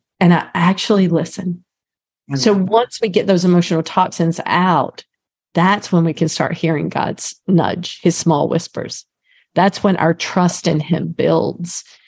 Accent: North Carolina, United States; accent: North Carolina; Here goes my North Carolina accent from 100 years ago.

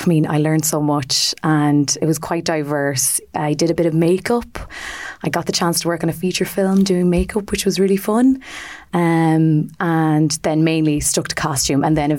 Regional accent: Athlone, Leinster, Ireland; now in Dublin, Ireland; So I am from Athlone in the Midlands, and I came to Dublin about 11 years ago to study costume design.

